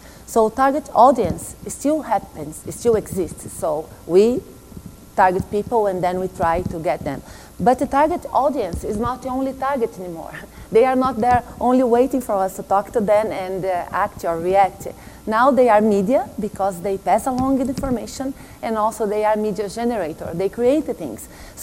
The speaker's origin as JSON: {"language": "English", "country": "Brazil", "second_language": "English", "said": "I'm from Brazil, I forgot to say that."}